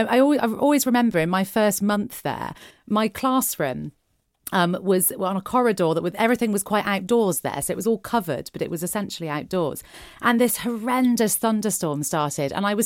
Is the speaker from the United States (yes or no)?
no; Bristol, South West England, United Kingdom; I'm a Bristolian, so very proudly so. I was born in Bristol back in 84